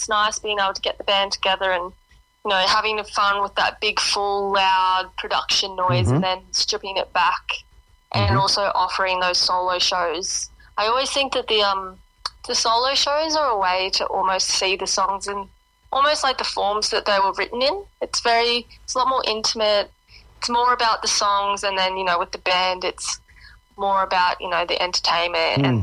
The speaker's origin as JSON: {"language": "English", "country": "Australia", "said": "obviously being an Australian artist, and I'm not a huge established artist by any means."}